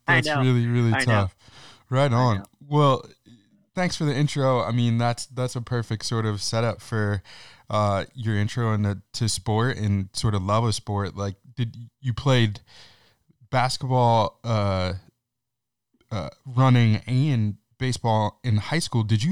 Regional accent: Michigan, United States; It's like I grew up in Michigan, so Pistons fan by nature

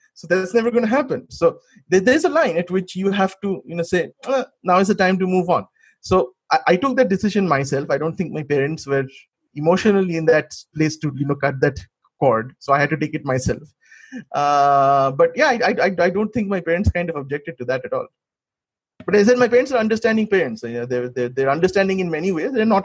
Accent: West Bengal, India; English is a second language; now in United States; You know, in India, we grew up thinking, because, you know, I was growing up in West Bengal, that America is all about exploitation of labor while Russia isn't.

